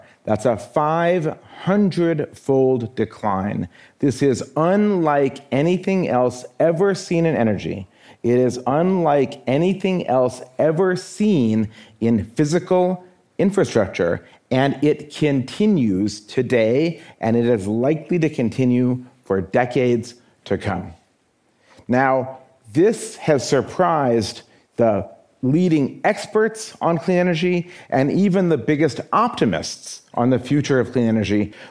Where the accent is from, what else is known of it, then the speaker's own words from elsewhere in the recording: United States; In my home country, the United States